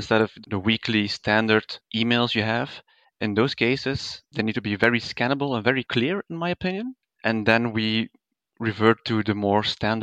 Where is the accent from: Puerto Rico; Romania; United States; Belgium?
Belgium; I'm from Belgium